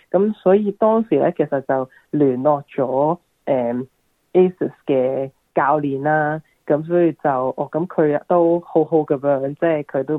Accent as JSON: {"language": "Cantonese", "country": "Hong Kong", "lives_now": "Australia", "said": "即係咁我係香港人啦，係咪？"}